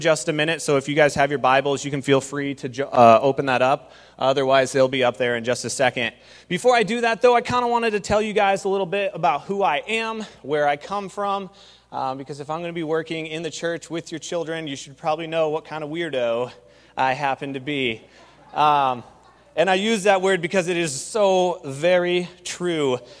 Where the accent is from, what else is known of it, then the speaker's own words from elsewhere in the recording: Cashmere, Washington, United States; now in Seattle, United States; I grew up in Kashmir, population 3,000, and that was just fine with me. But I moved to Seattle